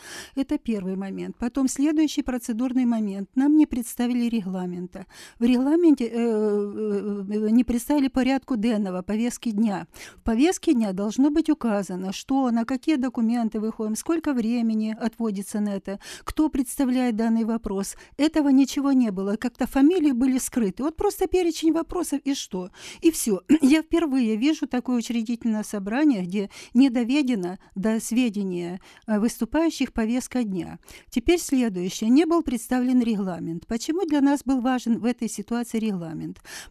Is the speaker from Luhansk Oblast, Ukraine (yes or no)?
yes; Luhansk, Luhansk Oblast, Ukraine; я из Луганска